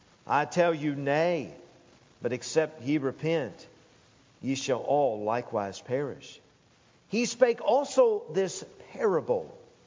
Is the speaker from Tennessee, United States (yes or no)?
yes; Tennessee, United States; Now, I grew up in Tennessee where my grandfather, my mom's dad, he had all kinds of apple trees in his yard.